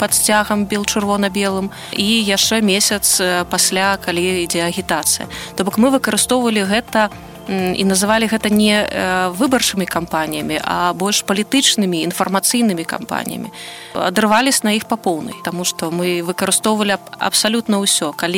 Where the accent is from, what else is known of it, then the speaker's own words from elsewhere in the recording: Saint Petersburg, Russia; now in Brest, Belarus; і гавору, што я з Ленінграда